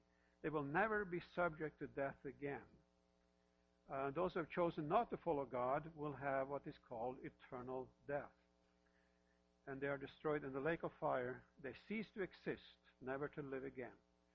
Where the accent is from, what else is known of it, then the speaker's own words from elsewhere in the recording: Norway; I'm from Norway, and in Norway we have what we call Norse mythology